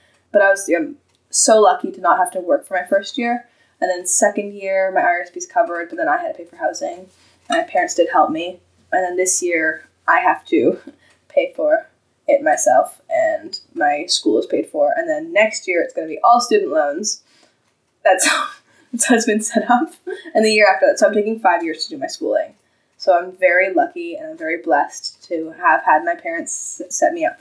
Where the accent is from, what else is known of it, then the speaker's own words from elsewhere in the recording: Cortes Island, British Columbia, Canada; also born or lived in Alberta; I grew up on Cortez. I did do 2 years in Alberta.